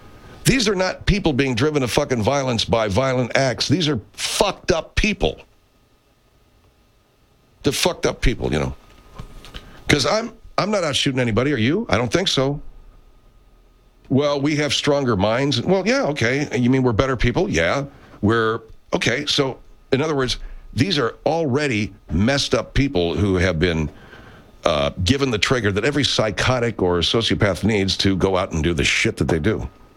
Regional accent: Longview, Washington, United States; Dude, I grew up in Longview. Used to go to Vader all the time.

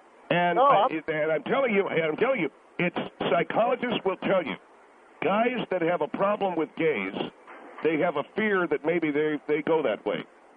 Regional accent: East Coast, United States; And, I like clams, and I've had them all my life. I come from the East Coast

